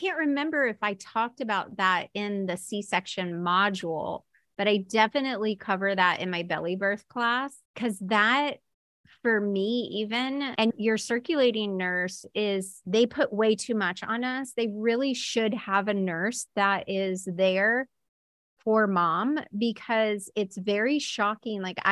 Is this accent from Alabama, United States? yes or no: no; Florida, United States; Like I am from Florida and where I work and where I live now is very Southern.